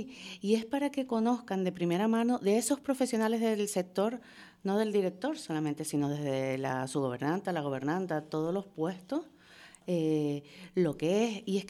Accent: Santa Cruz de Tenerife, Canary Islands, Spain; Y que sepas que yo soy de Santa Cruz, no soy de nadie.

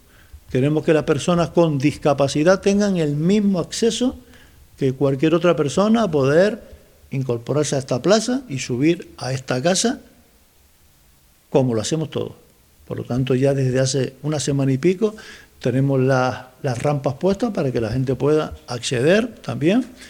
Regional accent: Canary Islands, Spain; seamos respetuosos y vengamos vestidos correctamente, dignamente, como canarios y canarias.

